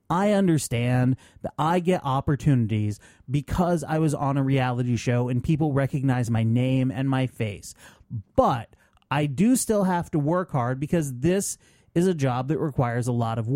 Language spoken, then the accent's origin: English; Vermont, United States; Well, this out of my home state of Vermont and our beloved Ben and Jerry's.